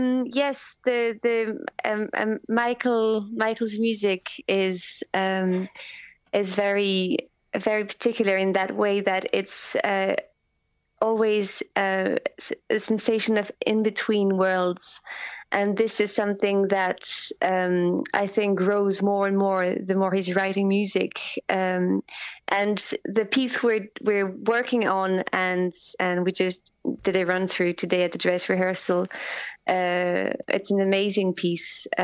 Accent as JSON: {"language": "English", "country": "France", "said": "I'm French, and I'm also Irish. My mother is Irish, so you know that makes me a nicer French person."}